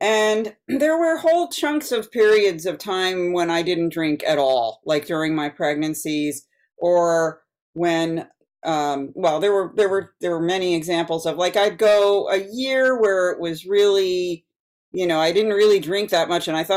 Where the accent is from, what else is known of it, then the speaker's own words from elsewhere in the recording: East Coast, United States; Just to give you an idea of my bit about my upbringing, I grew up on the East Coast. I'm from a Jewish family.